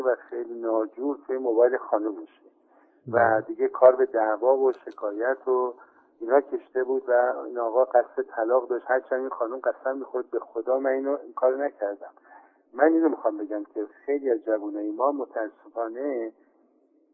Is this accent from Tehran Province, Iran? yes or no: yes; Tehran, Tehran Province, Iran; حداقل تو کشور خودمون و تو شهر خودمون تهران ما داریم زیاد میبینیم